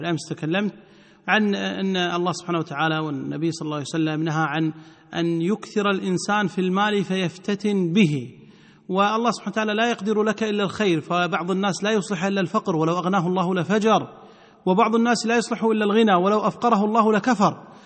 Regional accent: Kuwait; مو مدح للكويت لأني أنا كويتي

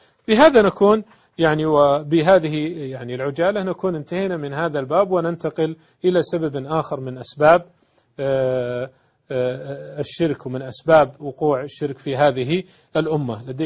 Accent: Saudi Arabia; والحمد لله هذه من خصائص الجميلة في بلادنا المملكة العربية السعودية بحمد الله

